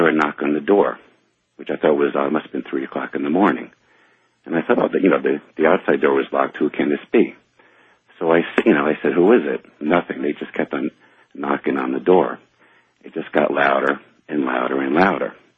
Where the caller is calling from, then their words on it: New York City, New York, United States; And I'm calling from New York, New York.